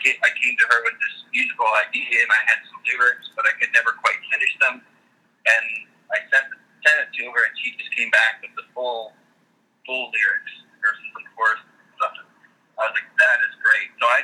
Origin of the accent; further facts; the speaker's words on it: New Jersey, United States; also born or lived in New York City; now in Pennsylvania, United States; Actually, I grew up in New Jersey.